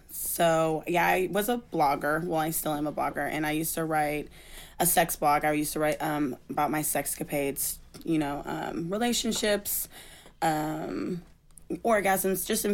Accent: Seattle, Washington, United States; also born or lived in Los Angeles; I'm from the North End, but Seattle.

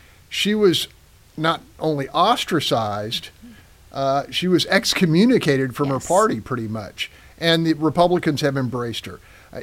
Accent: Texas, United States; Yeah, I'm from the Texas border, and a lot of my buddies from high school, some of the issues I have no interest in.

